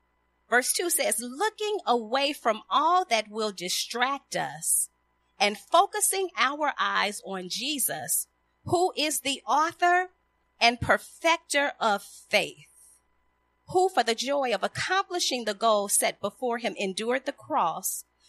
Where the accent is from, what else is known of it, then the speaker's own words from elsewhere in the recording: Chicago, Illinois, United States; I grew up in Chicago, and from a young child, I took the city buses.